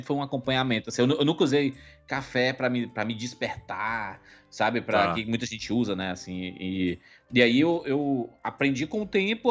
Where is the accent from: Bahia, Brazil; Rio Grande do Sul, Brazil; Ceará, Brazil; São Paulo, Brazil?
Ceará, Brazil; sou cearense, nordestino.